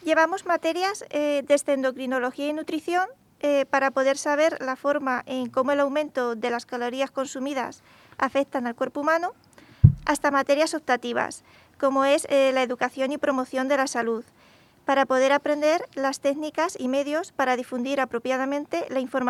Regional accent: Albacete, Castilla-La Mancha, Spain; De España. De Albacete.

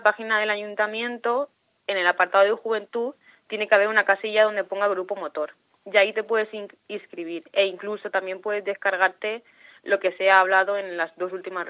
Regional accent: Elche, Valencian Community, Spain; Y yo pertenezco a una pedanía de Elche, a la Marina.

